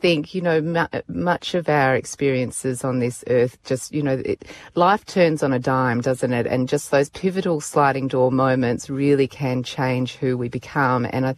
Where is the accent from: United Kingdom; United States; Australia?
Australia; Perth, Western Australia; also born or lived in Hong Kong; I grew up in Perth, but I spent a lot of time in Hong Kong.